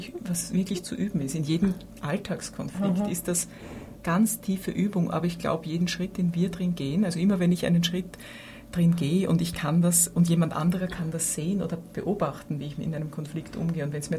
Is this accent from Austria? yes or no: yes; Austria; Oder bei uns in Österreich sagt man überhaupt, wer ist schuld?